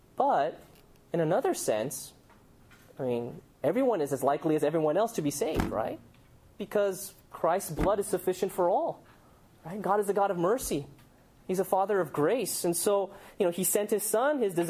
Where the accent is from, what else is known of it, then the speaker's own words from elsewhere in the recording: California, United States; just because we grew up in Orange County, grew up in a church